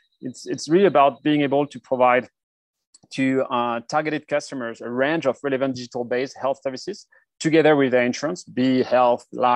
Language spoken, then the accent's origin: English; France; France, my home country.